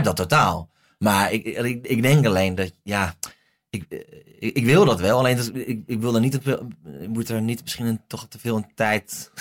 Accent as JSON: {"language": "Dutch", "region": "Groningen", "country": "Netherlands", "said": "Ik kom uit Groningen."}